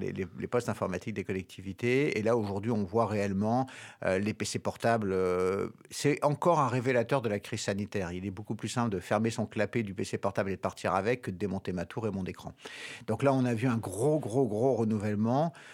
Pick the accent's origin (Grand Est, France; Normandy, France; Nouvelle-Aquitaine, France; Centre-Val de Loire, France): Normandy, France; born there; je ne suis pas né ici, je suis né en Normandie.